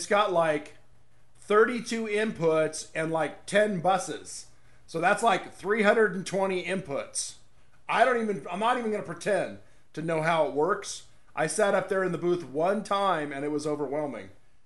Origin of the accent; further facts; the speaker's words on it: Temple City, California, United States; Where I grew up in the Temple City, Arcadia area, I don't think I ever saw a homeless person in the San Gabriel Valley ever in my childhood.